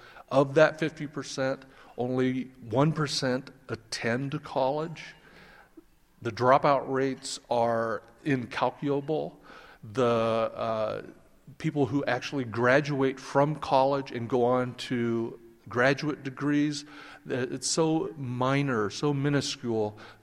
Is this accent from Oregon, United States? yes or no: yes; Coos Bay, Oregon, United States; I grew up in South Slough, Coos Bay, Oregon, not very far from where Mark Helfrich grew up, and Prefontaine